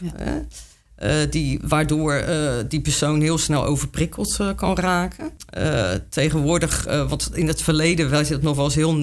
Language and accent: Dutch; Vlaardingen, South Holland, Netherlands; born there; now in Capelle aan de IJssel, Netherlands; Ik ben geboren in Vlaardingen, 1970. Dus even snel gerekend, ik ben 51 jaar.